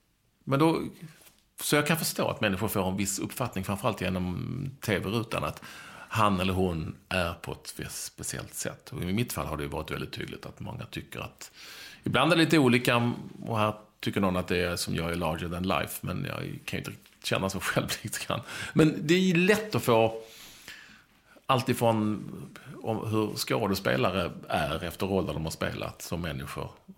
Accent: Skåne, Sweden; accent: Scanian; För att jag pratar skånska, det är inte så konstigt.

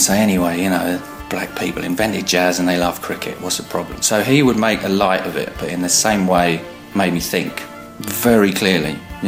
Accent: East of England, United Kingdom; I'm from Essex in England. I'm 49 years old tomorrow, and I'm a photographer.

